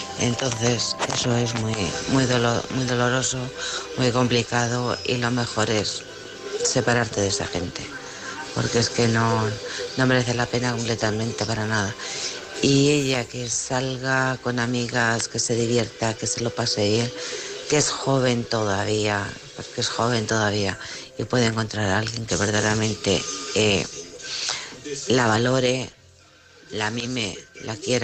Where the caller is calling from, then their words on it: Alcorcón, Community of Madrid, Spain; la de Alcorcón.